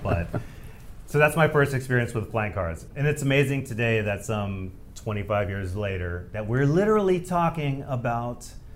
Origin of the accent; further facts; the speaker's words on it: Whittier, California, United States; at the bottom of Turnbull Canyon in my hometown of Whittier, California.